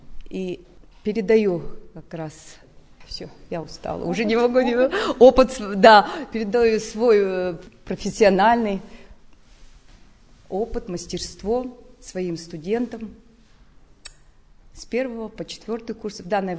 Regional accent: Ural, Russia; раз мы с Урала

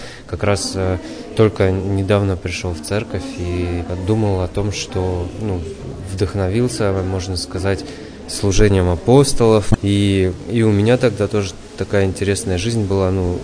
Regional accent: Moscow Oblast, Russia; now in Yekaterinburg, Russia; Я приехал из Московской области, поступил в Миссионерский институт в 2016 году

